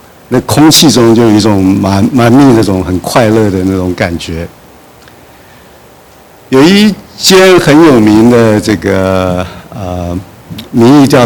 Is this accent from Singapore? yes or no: no; China; now in United States; 其他20%大概是我们中国人，我开玩笑。